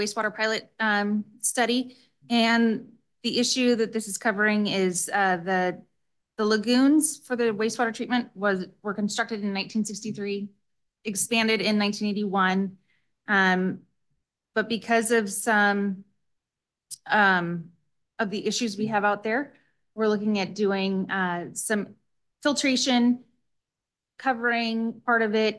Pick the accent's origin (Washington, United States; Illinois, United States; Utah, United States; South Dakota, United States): Washington, United States; Sequim; I grew up in Squim, Washington, and then I went to WSU, moved back to Squim, and then took a job here in Othello at the Irrigation District